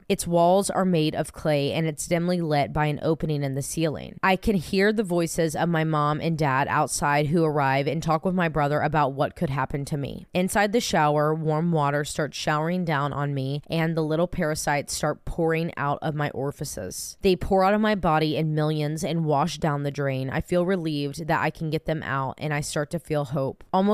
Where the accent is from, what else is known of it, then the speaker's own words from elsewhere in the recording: United States; now in Paris, France; I'm an American living in Paris with my French husband.